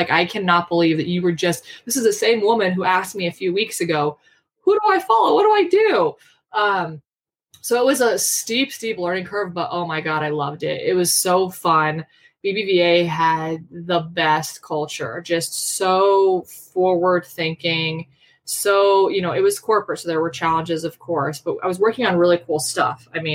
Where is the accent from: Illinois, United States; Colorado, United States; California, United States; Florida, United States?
Colorado, United States; even though I'm from Colorado, you know, I'm considered a New Yorker.